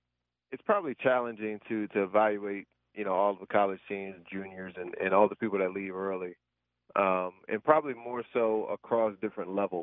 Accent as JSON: {"language": "English", "town": "Harrisburg", "region": "Pennsylvania", "country": "United States", "tie": "born or raised there", "also_born_or_lived": "New Orleans", "said": "My entire family's still back there, so I mean, it was just a really, really good, good upbringing for me in Harrisburg"}